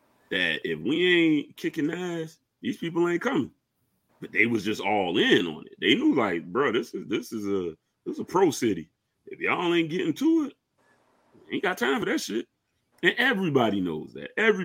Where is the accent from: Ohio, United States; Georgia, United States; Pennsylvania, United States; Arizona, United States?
Georgia, United States; Savannah; And I'm from Savannah. So, you know, we're a small city. We're a very small city.